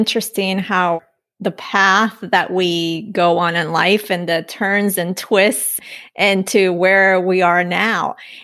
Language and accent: English; Colombia; English is a second language; I'm from Colombia.